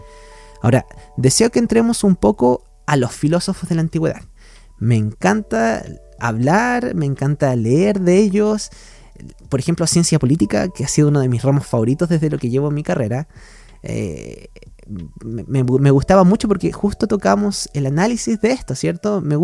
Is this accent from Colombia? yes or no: no; Chile; yo soy de Chile, ¿cierto? Y somos 19 millones de personas, si no es un poco más.